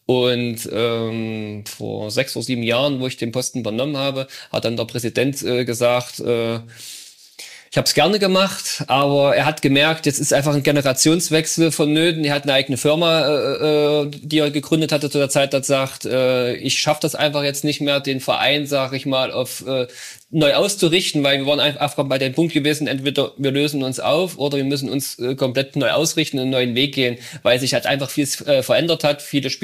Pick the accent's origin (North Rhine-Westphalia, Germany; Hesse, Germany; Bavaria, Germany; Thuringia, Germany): Thuringia, Germany; Bommersroda; ja, ich komme aus Bommersroda